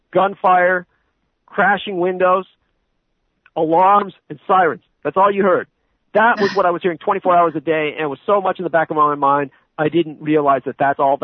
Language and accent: English; San Francisco, California, United States; growing up in the Tenderloin, being exposed to so many of the horrors that I was exposed